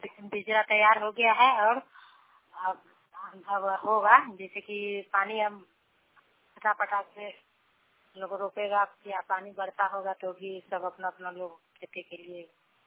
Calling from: Anwarpur, India; मैं अनवरपुर पंचायत की हूँ

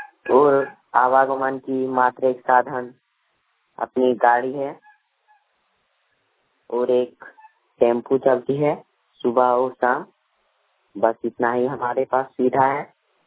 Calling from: Chandrapura, Jharkhand, India; ग्राम जिनोरी टाट, प्रखंड चंद्रपुरा, थाना नावाड़ी, पपलो पंचायत से बोल रहा हूँ।

